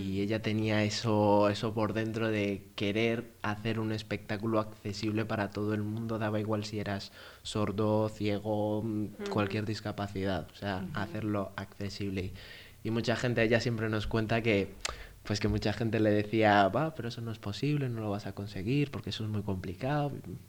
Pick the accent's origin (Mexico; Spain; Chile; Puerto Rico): Spain; Bilbao, Basque Country; also born or lived in Colombia; Bueno, me crié en Bilbao. Sí. De hecho, nací en Colombia, realmente.